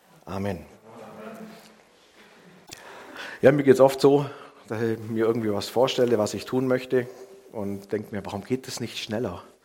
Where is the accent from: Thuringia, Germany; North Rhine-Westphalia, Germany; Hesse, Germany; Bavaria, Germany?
Bavaria, Germany; Ottobeuren; Ich bin aus Ottobeuern, aus der Gemeinde